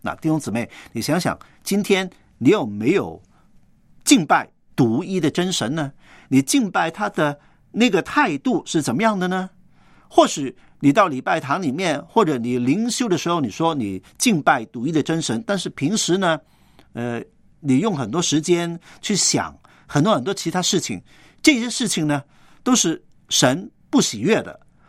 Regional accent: China; 何况是我们中国人，我们的传统呢，已经习惯了拜很多神

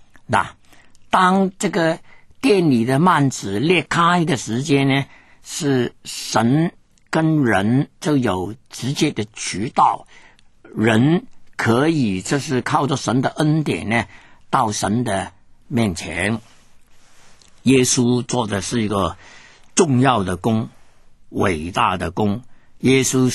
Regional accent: Guangdong, China; 我们广东人也说是在广州

